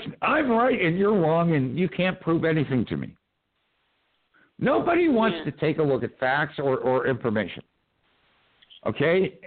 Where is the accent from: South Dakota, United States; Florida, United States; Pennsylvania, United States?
Pennsylvania, United States; Bradford; I went to a satellite university of the University of Pittsburgh in my hometown of Bradford.